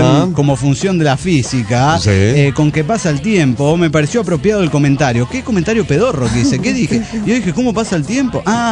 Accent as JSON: {"language": "Spanish", "country": "Mexico", "said": "de Arroyo Cerco y México."}